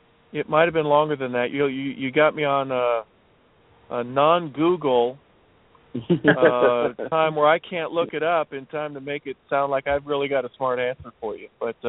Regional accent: Los Angeles, California, United States; I'm a former USC fan. I'm from Los Angeles.

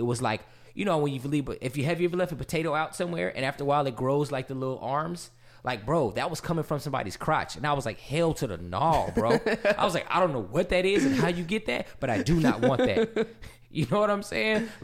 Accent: California, United States; You know, I'm from California.

